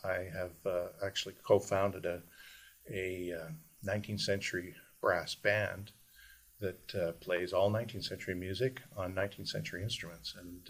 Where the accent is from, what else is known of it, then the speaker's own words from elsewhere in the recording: Prince Edward Island, Canada; I grew up in on Prince Edward Island, and I played in a local marching band